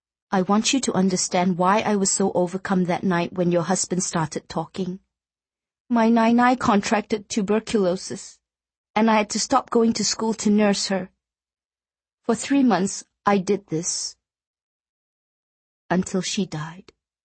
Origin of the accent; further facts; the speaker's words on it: Qinghai, China; I know everyone thinks I am from Taiwan, but the truth is, I grew up in a tiny village in Qinghai, China. We were the poorest peasants.